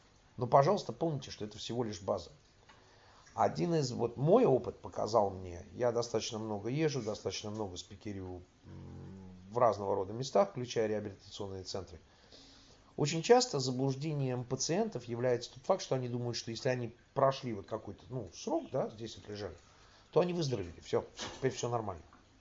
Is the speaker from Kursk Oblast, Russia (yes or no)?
no; Saint Petersburg, Russia; moved away; Значит, я уехал из тогда еще Советского Союза в 79 году. Сам я питерский.